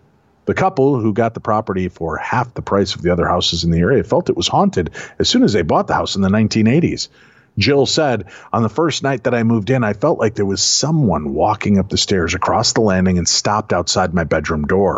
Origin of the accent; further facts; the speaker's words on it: San Diego, California, United States; I was on shore duty and stationed in my hometown of San Diego.